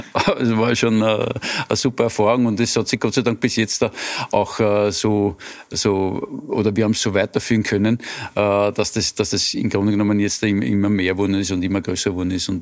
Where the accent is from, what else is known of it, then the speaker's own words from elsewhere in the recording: Vienna, Austria; ich bin halt im Prater aufgewachsen